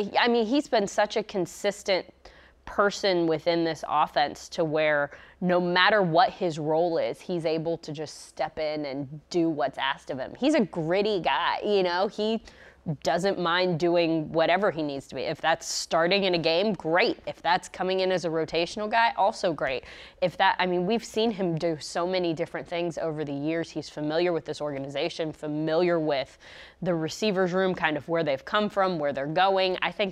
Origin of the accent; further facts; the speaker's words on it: Missouri, United States; I'm from Missouri. It's not like there's water there.